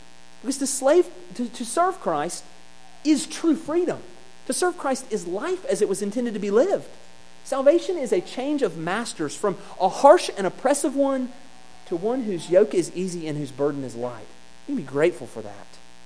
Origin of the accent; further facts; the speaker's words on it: Georgia, United States; I grew up in South Georgia where there are gnats